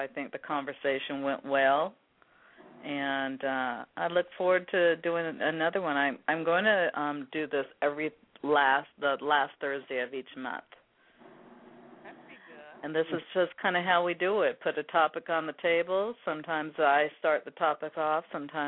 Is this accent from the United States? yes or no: yes; West Coast, United States; accent: West Coast; That was my West Coast accent, huh?